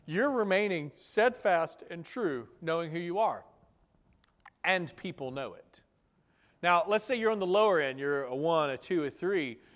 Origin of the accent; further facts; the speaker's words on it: Georgia, United States; So I grew up in Northwest Georgia. I was a kid with blue hair.